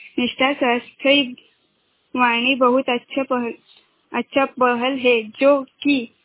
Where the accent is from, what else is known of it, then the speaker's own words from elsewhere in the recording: Roshnar, India; मैं ग्राम रोशनार से हूँ।